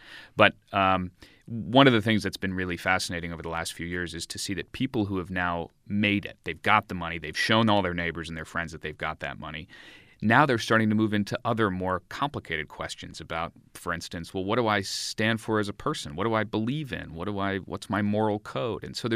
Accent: United States; that felt, for me as an American, that felt kind of familiar

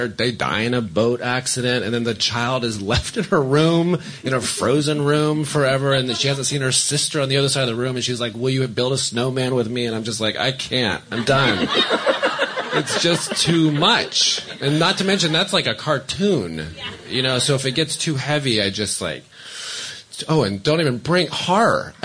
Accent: Florida, United States; also born or lived in West Point, New York; I grew up in Florida. I was born in West Point, New York.

